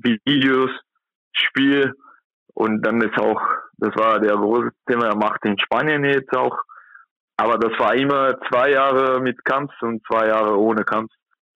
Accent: São Paulo, Brazil; German is a second language; now in Germany; Ich komme aus São Paulo, das ist 12 Millionen Personen, da wohnt. Und hier in Gondas nur 80.000.

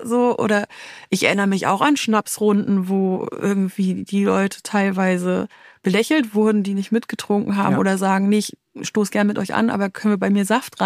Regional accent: Rostock, Mecklenburg-Vorpommern, Germany; Oh, also ich komme ja aus Rostock

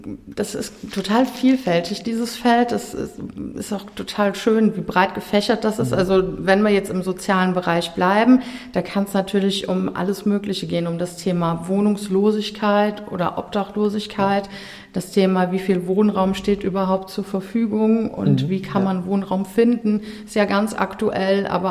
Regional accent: Eschweiler, North Rhine-Westphalia, Germany; born there; ich bin halb Stolbergerin, mein Vater ist Stolberger, aber ich bin tatsächlich in Eschweiler geboren und lebe auch in Eschweiler.

